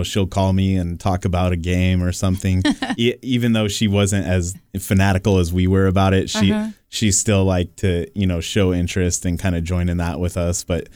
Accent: Fresno, California, United States; Yeah, I grew up just down the street on the Cedar and Herndon area.

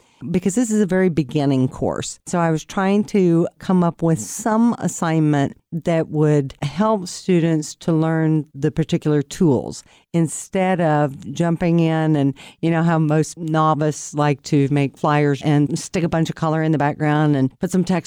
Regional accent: Texas, United States; also born or lived in New Mexico / Missouri; now in Fresno, United States; I was raised in Texas and New Mexico, and I came to Fresno State from Missouri in 2003.

